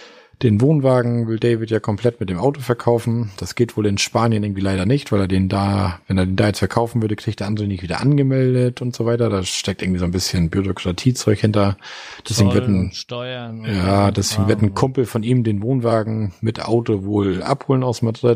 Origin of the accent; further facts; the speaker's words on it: Osterrönfeld, Schleswig-Holstein, Germany; Osterrinfeld, da warst du in meinem Heimatort.